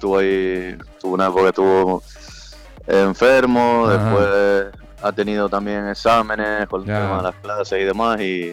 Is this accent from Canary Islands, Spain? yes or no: yes; Santa Cruz de La Palma, Canary Islands, Spain; Bueno, yo que soy de aquí de Santa Cruz, sí.